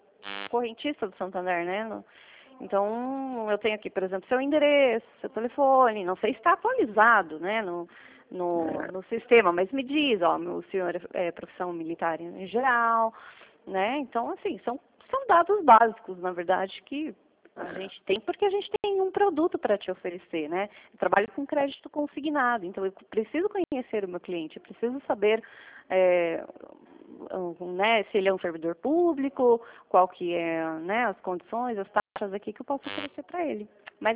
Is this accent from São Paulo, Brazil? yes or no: yes; São Roque, São Paulo, Brazil; Eu sou de São Roque. Não sei se o senhor conhece aqui, o interior de São